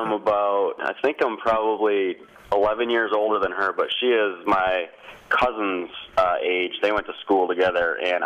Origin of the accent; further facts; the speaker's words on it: Holly, Michigan, United States; Yeah, he's North Carolina by way of my hometown, Holly, Michigan, now.